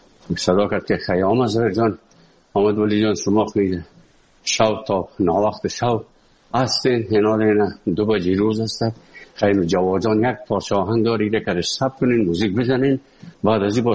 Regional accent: Afghanistan; now in Moscow, Russia; از افغانستان برامدیم آمدیم سه مسکو 4 سال مسکو

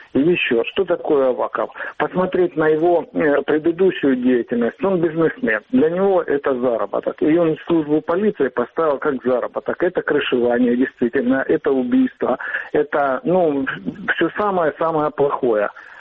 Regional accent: Rubizhne, Luhansk Oblast, Ukraine; я из города Рубежного, Луганская область.

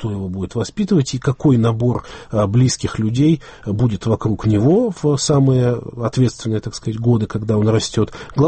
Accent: Belarus; я народом из Беларуси

